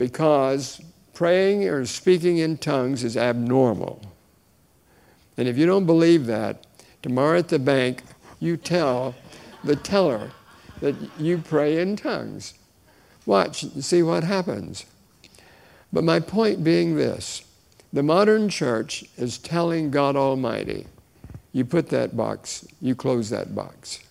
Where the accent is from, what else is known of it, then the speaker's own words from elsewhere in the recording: Miami, Florida, United States; I grew up in Miami and had a wonderful church, wonderful pastor, wise man.